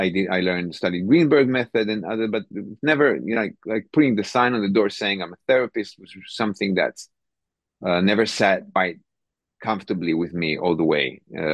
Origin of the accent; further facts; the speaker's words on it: Tel Aviv, Tel Aviv District, Israel; now in Kiryat Tivon, Israel; I live in Tivon, Kiryat Tivon, but originally I'm from Tel Aviv. I grew up in north of Tel Aviv